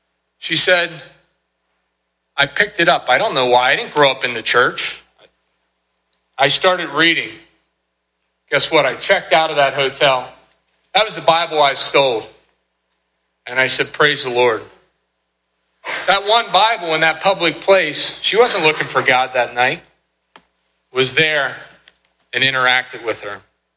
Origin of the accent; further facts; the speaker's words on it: Middleburg, Pennsylvania, United States; I grew up in Middleburg, went to Midwest School District.